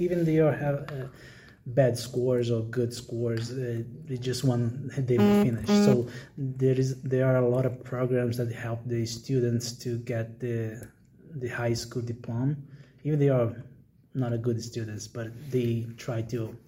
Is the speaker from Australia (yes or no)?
no; Natal, Rio Grande do Norte, Brazil; English is a second language; moved away as an adult; now in United States; I'm from Brazil. I grew up in a small farm in Brazil and in the north part of the country. The city is called Natal. It's kind of Merry Christmas in English if you translate it, the name of my city. And I left my family in 2016